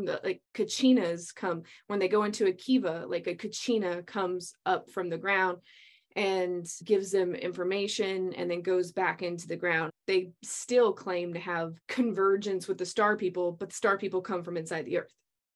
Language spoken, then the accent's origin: English; Albuquerque, New Mexico, United States; I'm from Albuquerque, New Mexico, and I grew up with the Isleta tribe and I'm from a town south of Albuquerque